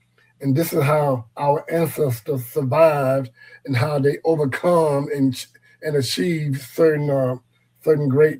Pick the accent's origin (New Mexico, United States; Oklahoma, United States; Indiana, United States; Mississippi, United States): Mississippi, United States; I meet people, like I said, I grew up in Mississippi.